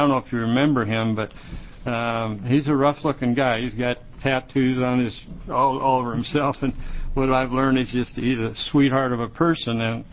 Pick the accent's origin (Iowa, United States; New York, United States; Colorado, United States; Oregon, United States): Oregon, United States; Baker City; I am from Baker City.